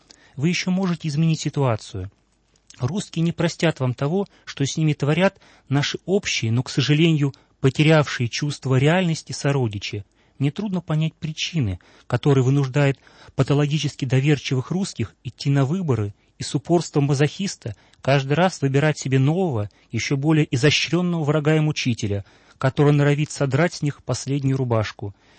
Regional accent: Russia; Я вырос в России и хорошо знаю ее историю.

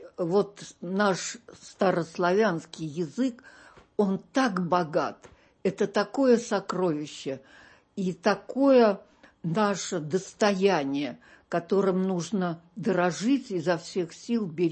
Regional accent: Moscow, Russia; я из Москвы, а она из Софии.

